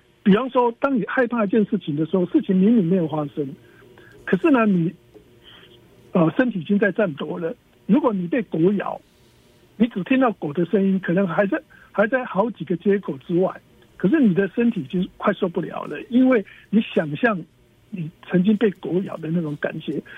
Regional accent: China; 尤其是你看我们中国人啊，过年期间呢

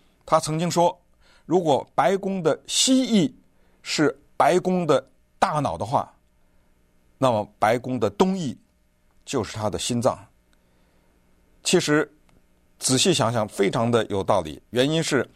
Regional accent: China; 或者是不是我们中国人说这种厢房啊之类的哈。

